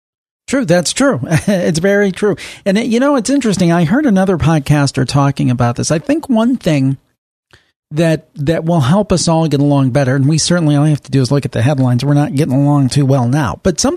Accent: United States; I thought of myself first and foremost as an American.

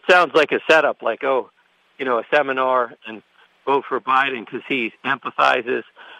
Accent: Newark, New Jersey, United States; I came from Newark, from South Orange, Newark.

